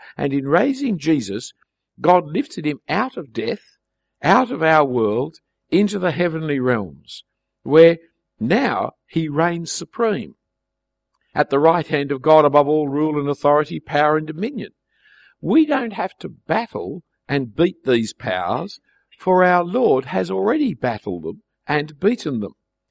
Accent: Australia; Now, I'm an Australian and I've never seen a lion in real life, other than in a zoo.

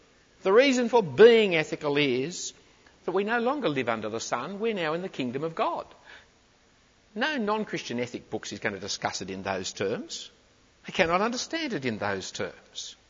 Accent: Australia; because I'm an Australian and do not belong to any of your classes.

